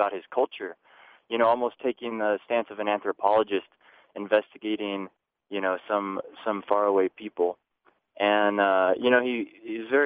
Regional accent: Austin, Texas, United States; I grew up in Austin, Texas. I'm 29 years old.

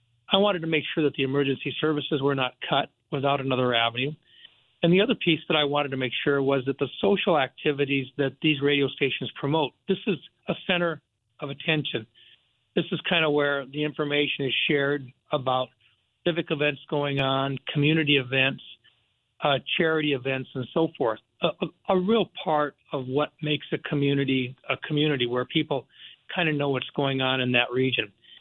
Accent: South Dakota, United States; For, you know, I'm from South Dakota, and there are four stations in South Dakota that I were concerned with.

